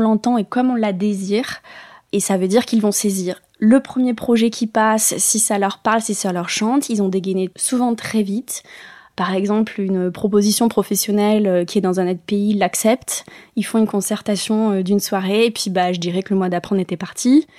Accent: Basque Country, Spain; also born or lived in Bayonne, France; Moi, je suis native de Bayonne, mais après, on a vite gravité Pays Basque, mais côté espagnol, donc on est passé à l'autre côté de la frontière. Et puis, en fait, s'en suivent 30 déménagements.

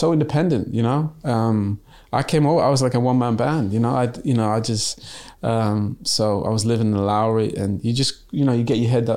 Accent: Canada; also born or lived in Germany; growing up in Canada

